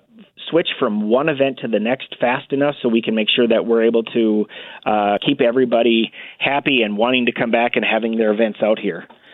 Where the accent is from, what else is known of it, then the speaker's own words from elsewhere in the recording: North Dakota, United States; Up in North Dakota, yep.